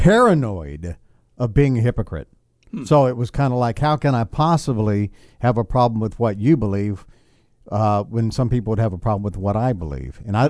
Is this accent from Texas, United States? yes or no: yes; Texas, United States; And again, I grew up in Texas, Southern Baptist, so drinking was a sin or dancing and stuff like that.